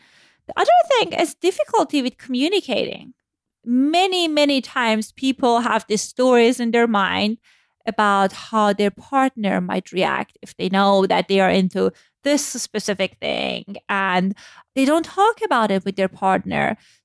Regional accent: Iran; So I grew up in a agnostic family, but because I was born in a religious country, I grew up in Iran post-Islamic revolution.

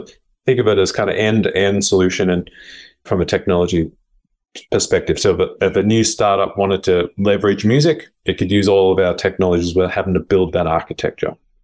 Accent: Australia; I chose Sydney first because I'm Australian.

